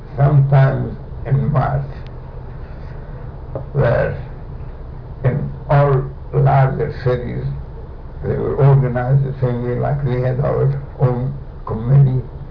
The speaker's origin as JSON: {"language": "English", "region": "Transylvania", "country": "Romania", "tie": "born or raised there", "said": "There were two of us total from my hometown, a total of 24 from all over the Transylvania, from this territory, total of 24, two were taken from our hometown, and I was one of the two."}